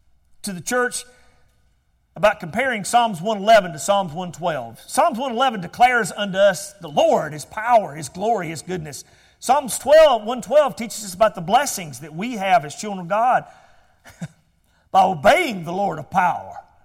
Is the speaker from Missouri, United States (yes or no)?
no; Georgia, United States; it reminded me of my home I was raised in there in Georgia.